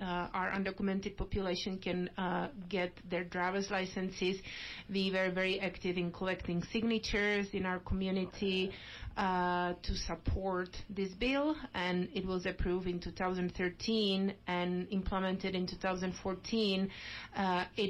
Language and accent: English; Czechia; now in Crested Butte, United States; I am from the Czech Republic, and I've been living here in Crested Butte for the last 20 years.